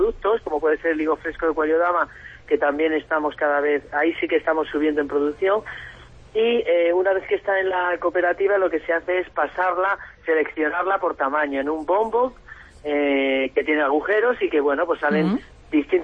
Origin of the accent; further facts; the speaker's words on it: Ávila, Castile and León, Spain; la zona productiva de aquí de de Ávila, que somos nosotros, Cubas del Valle, el Arenal y Casillas